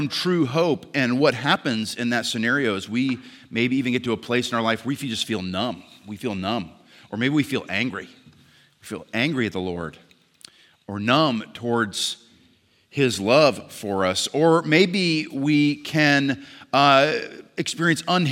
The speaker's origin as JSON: {"language": "English", "region": "Maine", "country": "United States", "tie": "born or raised there", "said": "Some of you know I grew up in Maine, and I have vivid memories of wintertime"}